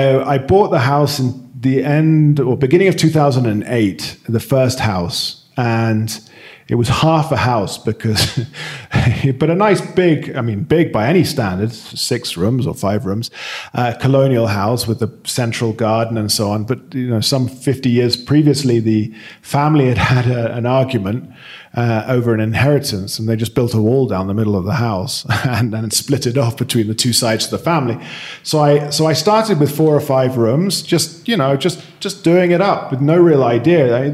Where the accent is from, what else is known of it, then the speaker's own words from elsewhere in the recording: London, United Kingdom; I'm from London.